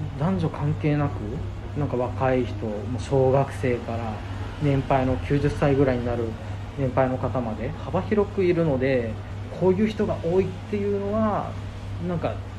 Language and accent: Japanese; Utsunomiya, Tochigi, Japan; 自分も、まあ、宇都宮出身ですし